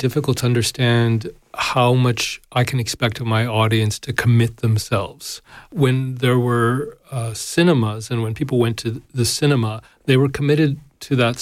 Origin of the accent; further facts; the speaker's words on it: Victoria, British Columbia, Canada; Yeah, and I grew up on Cabro Bay.